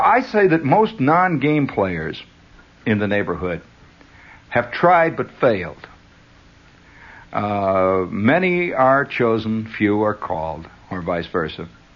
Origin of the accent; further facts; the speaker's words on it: United States; I have to say American life because I am an American, so I don't know about life in France that well